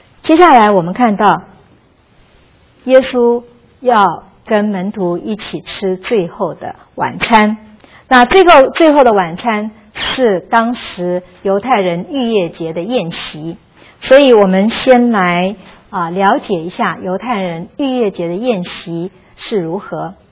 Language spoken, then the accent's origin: Chinese; Taiwan; 就好像我们小时候在台湾的时候，那时候很多人家自己养鸡